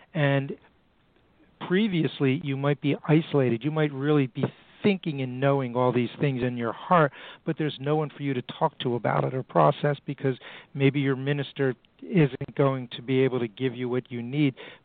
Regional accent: New York City, New York, United States; I'm from New York City here

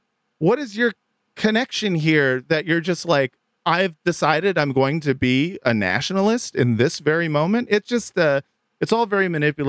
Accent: Culver City, California, United States; It's like, motherfucker, I'm from Culver City.

